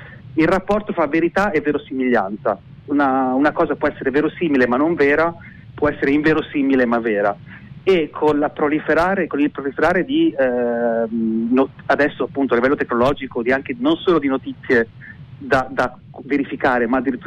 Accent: Forlì, Emilia-Romagna, Italy; io sono di Forlì come origine e quindi la mia famiglia sta lì

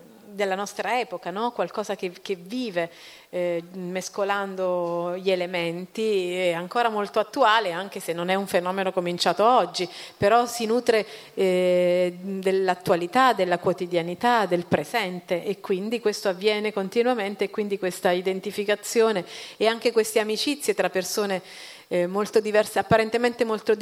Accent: South, Italy; born there; now in Rome, Italy; perché io vivo a Roma, ok, però comunque sono nata al sud

